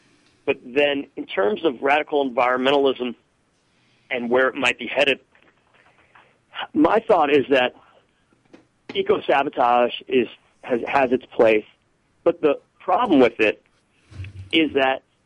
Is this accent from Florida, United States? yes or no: no; Pennsylvania, United States; my family moved to my hometown in Pennsylvania in the 1740s.